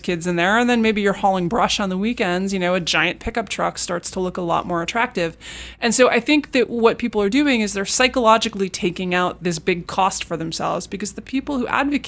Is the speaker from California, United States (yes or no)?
no; New York, United States; Well, I grew up in Manhattan, and so even having a car